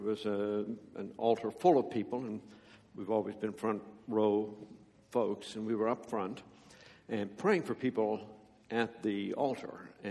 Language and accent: English; Canada; As a Canadian, my parents were European.